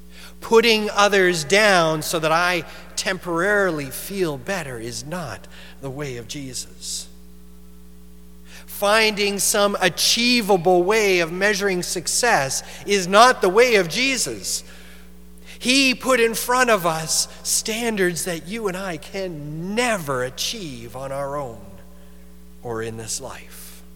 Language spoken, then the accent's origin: English; Canada; Canadian pride, right? Buy Canadian, support Canadian. We brag about how good we are. We've revived the I Am Canadian commercial. We're bragging about ourselves.